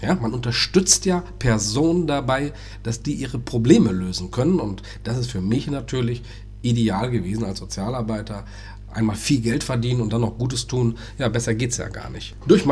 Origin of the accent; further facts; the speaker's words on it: Lower Saxony, Germany; born there; ich bin 47 Jahre, komme gebürtig aus Niedersachsen, aus Deutschland natürlich.